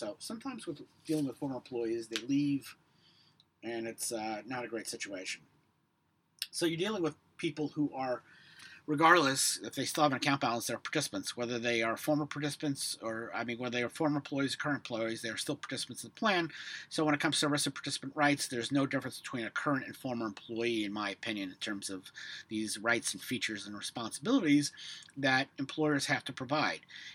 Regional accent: New York City, New York, United States; I was from Harlem and whatnot

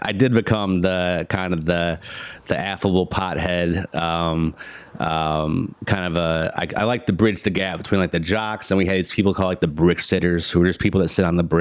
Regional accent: Mazon, Illinois, United States; But as I said, growing up in Illinois, you know, there wasn't in Mazan, where I'm from, it's 800 people. You know, you have to drive to the next town to go to Walmart.

